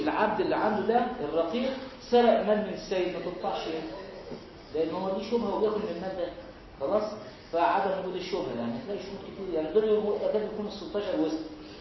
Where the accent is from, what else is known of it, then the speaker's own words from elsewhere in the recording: Egypt; فده اسمه كوع عندنا في مصر